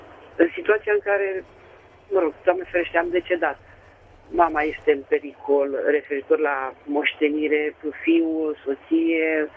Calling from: Bucharest, Romania; sunt din București.

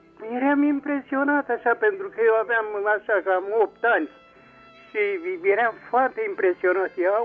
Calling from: Zimnicea, Teleorman, Romania; din Zimnicea

